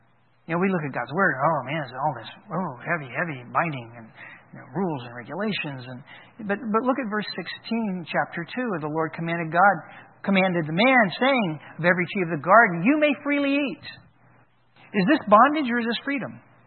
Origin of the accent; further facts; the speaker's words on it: Oklahoma, United States; Yeah, I grew up in Oklahoma. I know that.